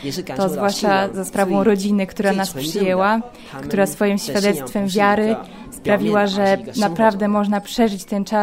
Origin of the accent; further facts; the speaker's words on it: France; Polish is a second language; Ja pochodzę z Francji, u nas kościół jest bardzo niewielki, za to dynamiczny